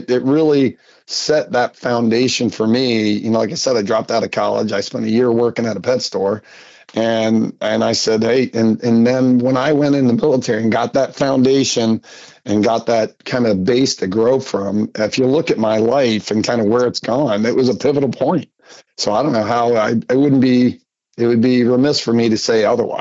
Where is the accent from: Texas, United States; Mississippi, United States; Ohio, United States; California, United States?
Ohio, United States; Cincinnati; now in Indianapolis, United States; Yeah, so, you know, I'm from Cincinnati. I went to the University of Cincinnati as an engineer, but I've lived in Indianapolis, for the last 26 years.